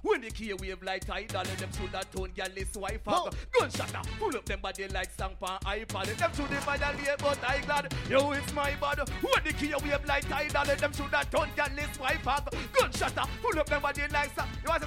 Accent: Jamaica; My album still, you know, not because I'm Jamaican and I'm dancehall, you know what I mean?

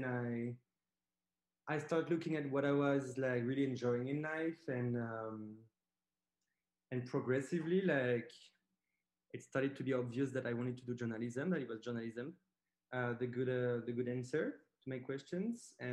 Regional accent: France; I'm a gay man. So I grew up in France, in the country.

